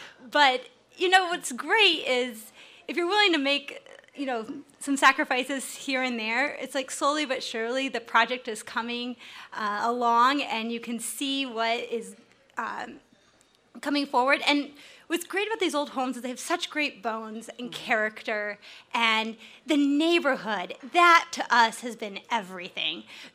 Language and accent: English; Indiana, United States; I would say when I grew up in Northeast Indiana, we really didn't come to Fort Wayne except for about once a year